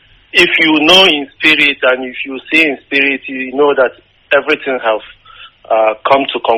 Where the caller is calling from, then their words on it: Gothenburg, Västra Götaland, Sweden; I'm calling from Gothenburg, Sweden.